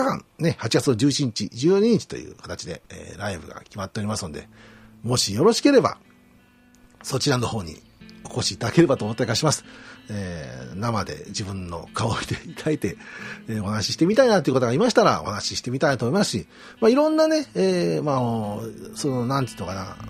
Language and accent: Japanese; Nagoya, Aichi, Japan; 8月13日が地元名古屋でライブがありまして